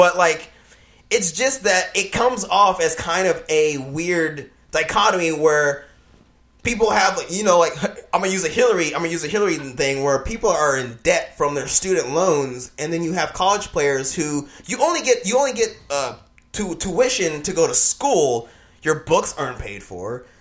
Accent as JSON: {"language": "English", "region": "Kentucky", "country": "United States", "tie": "born there", "said": "I was born in Kentucky."}